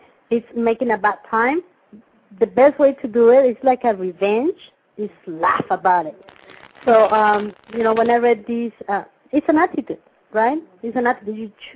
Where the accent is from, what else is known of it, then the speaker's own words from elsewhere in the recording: Mexico City, Mexico; born there; English is a second language; Well, you know that I was born in Mexico, specifically in Mexico City, which even though it's a very crowded city and all